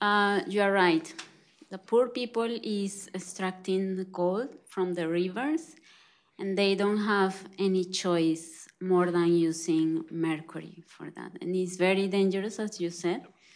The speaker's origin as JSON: {"language": "English", "country": "Colombia", "second_language": "English", "said": "and I'm from Colombia."}